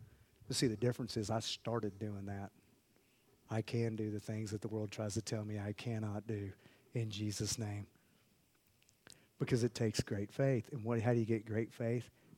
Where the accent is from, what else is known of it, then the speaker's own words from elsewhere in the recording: Oklahoma, United States; I'm still saying my ain'ts. I'm still from Western Oklahoma.